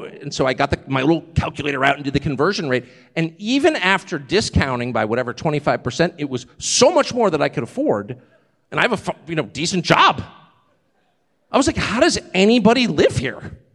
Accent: United States; I have the great advantage of coming from a country that was born in dislike of the English, even though, obviously, I am part English, heavily English.

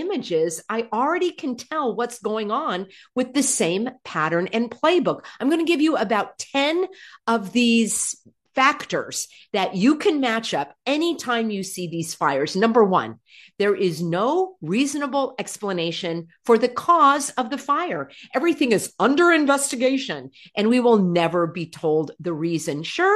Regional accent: California, United States; I grew up in California. I'm a lifelong Californian.

